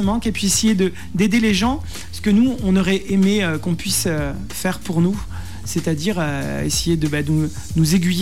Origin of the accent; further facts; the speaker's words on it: Angoulême, Nouvelle-Aquitaine, France; à la base, nous, on est originaire d'Angoulême, donc on voyait ça très naturellement.